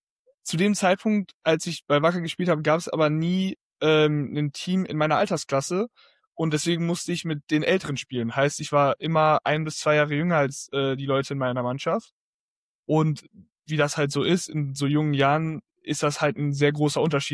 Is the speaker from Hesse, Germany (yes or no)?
no; Münster, North Rhine-Westphalia, Germany; Ich komme aus Münster, Deutschland, ist klar. Ich 45 Minuten weg von der niederländischen Grenze, im süßen Münsterland, ganz schnuckelig, kleine 300.000 Einwohnerstadt.